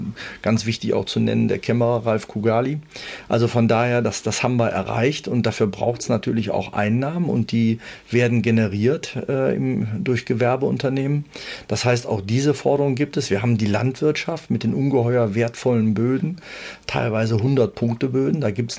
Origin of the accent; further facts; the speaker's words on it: Bonn, North Rhine-Westphalia, Germany; Als gebürtiger Bonner, der ja die ersten 20, 25 Jahre dann in Bonn gelebt hat, aufgewachsen ist.